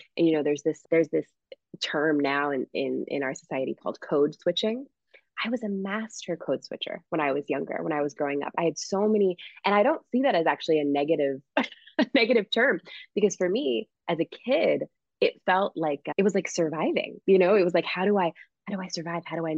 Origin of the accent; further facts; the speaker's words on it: Springfield, Massachusetts, United States; we were the only Haitian French Canadian family anywhere, from what I could see in my hometown of Springfield, Massachusetts. It was very, very Irish, Catholic, Puerto Rican area when I was growing up.